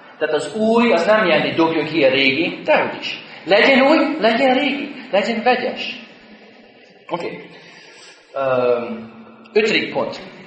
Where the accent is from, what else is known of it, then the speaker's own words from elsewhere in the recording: United States; Amikor én felnőttem Amerikában, mindig jöttek új számok a 70-80-as években.